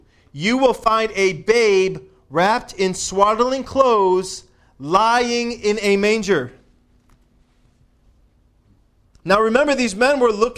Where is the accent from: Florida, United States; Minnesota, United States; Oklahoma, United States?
Florida, United States; because that's where I'm from. I'm from Florida. Yet I don't have a house down there.